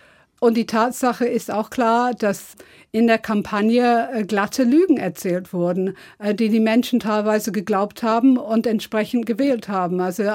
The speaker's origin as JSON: {"language": "German", "region": "London", "country": "United Kingdom", "second_language": "German", "said": "Also ich komme zwar aus Südlondon, aber ich schätze mittlerweile weniger Stadt und mehr Land."}